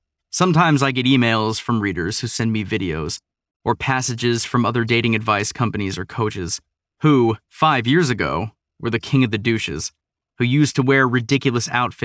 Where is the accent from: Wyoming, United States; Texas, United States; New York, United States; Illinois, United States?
Texas, United States; born there; I was born in Texas, and we have a tendency to prattle on about ourselves